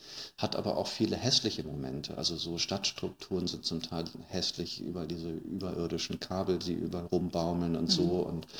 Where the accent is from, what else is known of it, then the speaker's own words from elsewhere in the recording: Hesse, Germany; now in Berlin, Germany; Frankfurt am Main, aus dem schönen Taunus.